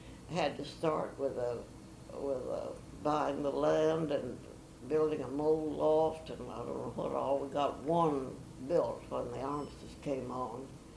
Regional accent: Chillicothe, Missouri, United States; No, I came from Missouri, a little town, Chillicothe, Missouri.

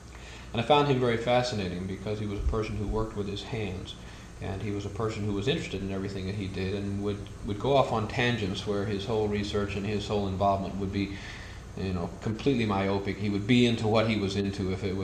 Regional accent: Upland, California, United States; born there; And I was born 1941 in Upland, California. And from there, we moved quite a bit, but they decided to settle on the West Coast

